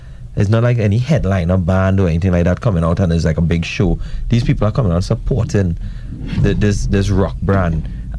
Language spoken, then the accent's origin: English; Trinidad & Tobago; I was like, we're from Trinidad.